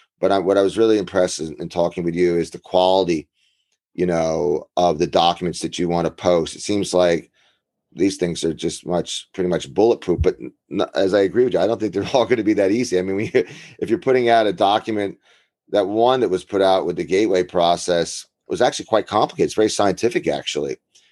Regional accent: New Jersey, United States; Well, you know, growing up in New Jersey, you know, I had a stepfather

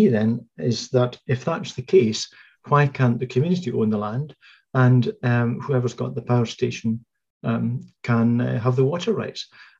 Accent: Leith, Scotland, United Kingdom; this is probably the time to kind of throw in a bit of information that I was brought up in Leith

